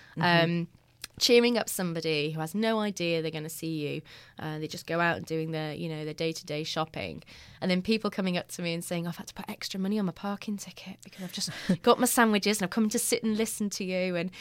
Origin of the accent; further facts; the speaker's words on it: Chester, North West England, United Kingdom; now in Lincolnshire, United Kingdom; So I was born in Chester. So from Cheshire. I'm a Cheshire girl, really.